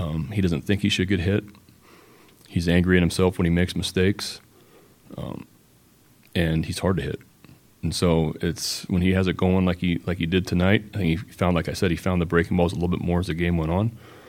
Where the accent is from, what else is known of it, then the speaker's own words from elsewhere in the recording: Chicago, Illinois, United States; I'm some guy from Chicago that just gets hired